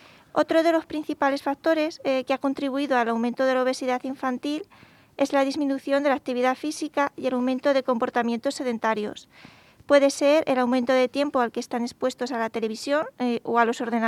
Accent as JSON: {"language": "Spanish", "town": "Albacete", "region": "Castilla-La Mancha", "country": "Spain", "said": "De España. De Albacete."}